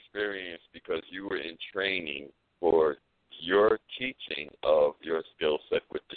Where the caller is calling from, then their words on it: South Carolina, United States; I'm calling from South Carolina.